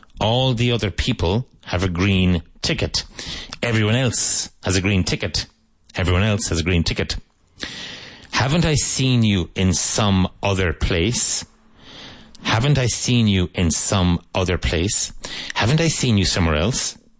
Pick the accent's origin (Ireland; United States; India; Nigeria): Ireland; So when I was a child growing up in Ireland, it's still the case